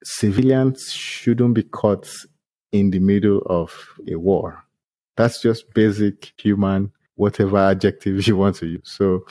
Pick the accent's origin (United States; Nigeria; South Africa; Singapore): Nigeria; Like I said, I'm from Nigeria.